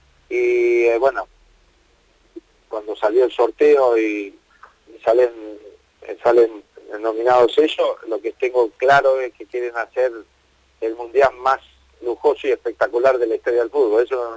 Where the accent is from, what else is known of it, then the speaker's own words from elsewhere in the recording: Argentina; Y nosotros como jugador argentino, que es un orgullo vestir la camiseta y nos gusta ganar